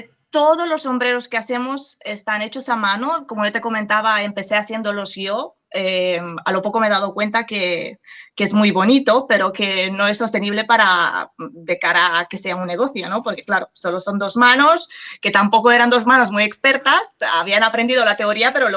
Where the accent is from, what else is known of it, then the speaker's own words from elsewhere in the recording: Romania; Spanish is a second language; now in Sitges, Spain; Yo soy de fuera, yo soy de Rumanía. Y llegué por una bonita casualidad a conocer a mi marido, que es de Barcelona, y nos hemos venido a vivir aquí hace ya 12 años.